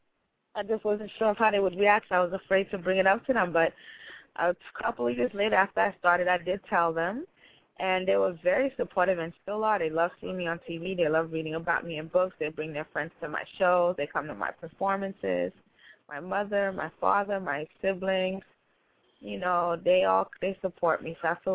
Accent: New York, United States; No, my parents are from Haiti. I was born and raised in Brooklyn.

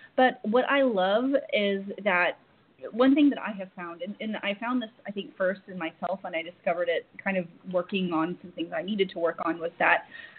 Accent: Oklahoma, United States; like Oklahoma, I'm from Oklahoma.

